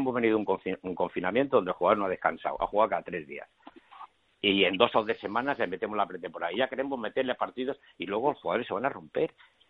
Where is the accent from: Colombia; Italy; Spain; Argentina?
Spain; Community of Madrid; mi madre, que en paz descanse, era de aquí, y mi mujer es de Ferrol. Y yo soy el madrileño, uno de los mayores que mejor habla el gallego.